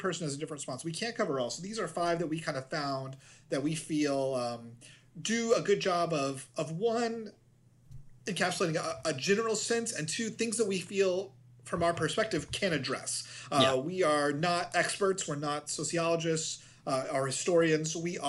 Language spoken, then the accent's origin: English; San Antonio, Texas, United States; I grew up in San Antonio, Texas. I went to Robert E. Lee High School